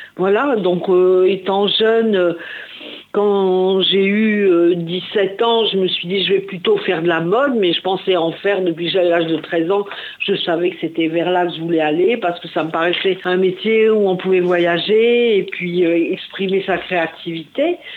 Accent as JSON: {"language": "French", "town": "Paris", "region": "Île-de-France", "country": "France", "lives_now": "Dordogne, France", "said": "au départ, je viens de Paris. Voilà, je vis en Dordogne depuis bien longtemps."}